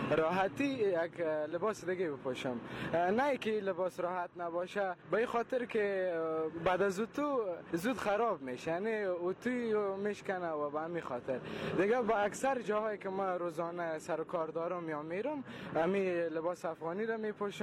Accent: Herat, Afghanistan; به خاطر که ولایت ما در زون غرب هرات در تمامی مکاتب یونیفرم مشخص شده

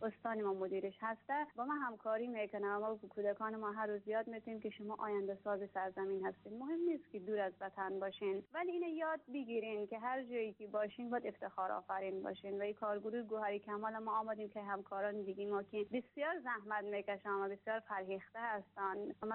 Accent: Afghanistan; من برای خود افتخار میکنم به عنوان یک بانوی افغانستانی. همه جا رفتم گفتم من یک افغان هستم و افغان بودن خود میبالم.

